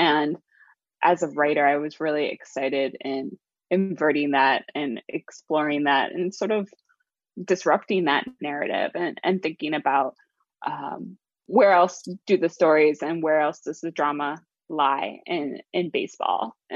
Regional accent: Seattle, Washington, United States; So I grew up in Seattle. I'm the daughter of a New York Yankees fan. My dad was a transplant from New York out in the late 70s.

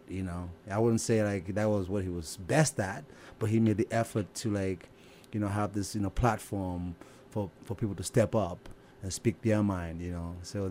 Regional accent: Lagos, Nigeria; But that was our answer, to a … when I was growing up.

